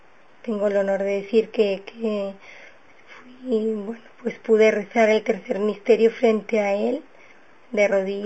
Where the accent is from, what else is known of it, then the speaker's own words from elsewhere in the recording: Spain; fijaros en mi país como estamos, en España